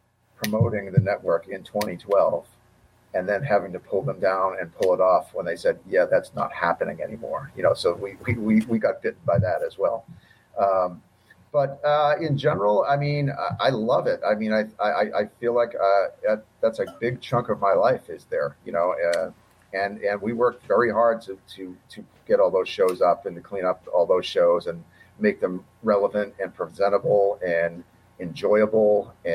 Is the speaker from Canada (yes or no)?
no; Boston, Massachusetts, United States; I grew up in Boston